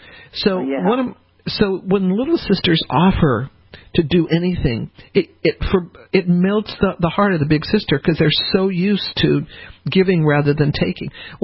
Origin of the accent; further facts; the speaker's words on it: Colorado, United States; I grew up in Colorado mostly, so she had a lot of turquoise.